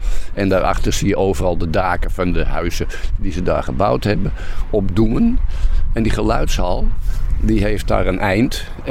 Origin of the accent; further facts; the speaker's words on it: Amsterdam, North Holland, Netherlands; De vorige keer waren we in Tuindorp-Ossaan, de wijk waar ik ben opgegroeid.